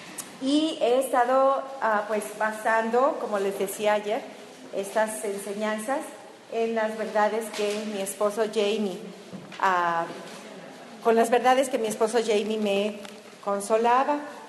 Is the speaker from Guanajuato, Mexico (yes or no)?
yes; Celaya, Guanajuato, Mexico; Sus papás estaban en la ciudad donde yo crecí, en Celaya, Guanajuato.